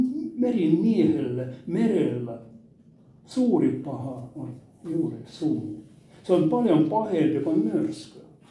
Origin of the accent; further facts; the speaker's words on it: Leningrad Oblast, Russia; olen siellä kotoisin entisestä Neuvostoliitosta sieltä Inkerin maalta.